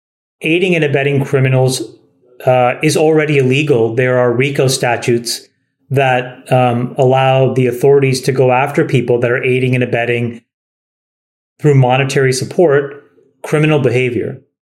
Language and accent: English; Canada; So just to give you some Canadian history, as a Canadian citizen, what I can tell you is that we've invoked this Emergency Powers Act three times in the past.